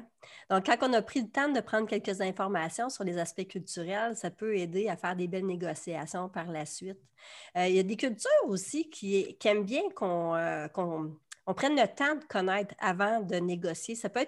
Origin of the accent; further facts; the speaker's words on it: Quebec, Canada; On est des Québécois, habituellement, ouais.